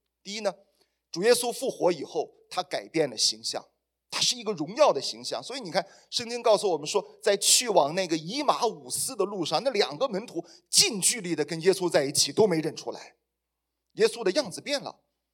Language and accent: Chinese; China; 就是我们中国人俗称的黎明前的黑暗。